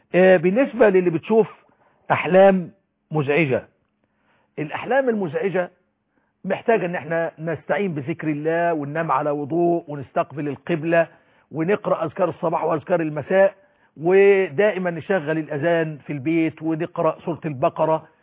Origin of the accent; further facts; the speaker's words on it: Egypt; عندنا في مصر